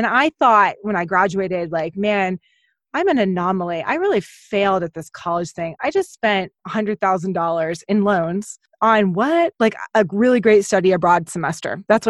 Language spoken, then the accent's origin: English; Houston, Texas, United States; I'm from Texas. I grew up in Houston. I currently live in Austin